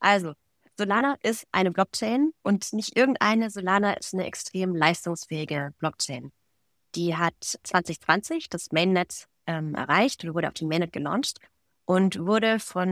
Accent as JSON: {"language": "German", "country": "Germany", "lives_now": "Switzerland", "said": "Ich war eine Deutsche, die in der Schweiz wohnt, mit einer Schweizer Nummer, aber einem deutschen Pass."}